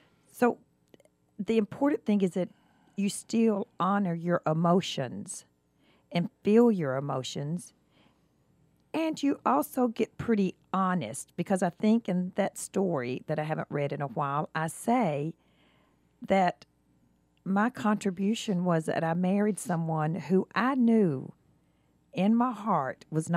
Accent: Georgia, United States; I grew up in Bartow County, was my high school years.

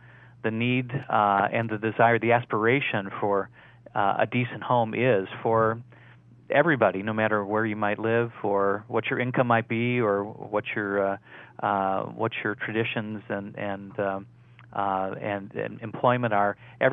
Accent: Minneapolis-St. Paul, Minnesota, United States; now in Atlanta, United States; was a volunteer in my hometown of Minneapolis-St. Paul, Minnesota

